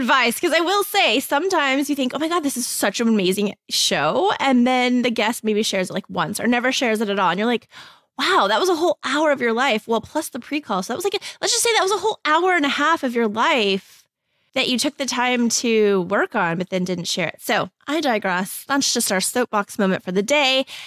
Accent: Texas, United States; because I'm from Texas and we have that whole like double name thing.

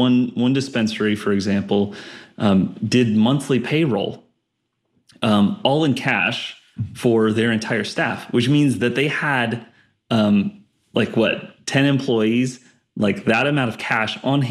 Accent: Palos Verdes, California, United States; Palos Verdes was an interesting place to grow up.

